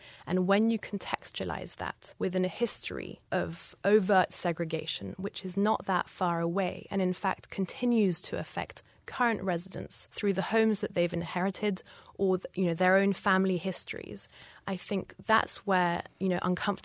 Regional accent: England, United Kingdom; I'm English, you know, we have a terrible history of colonialism.

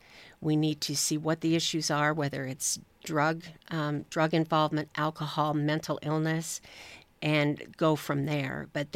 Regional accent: Spokane, Washington, United States; So I was born and raised in Spokane, and this year I have never seen as many homeless people needing resources as I have this year.

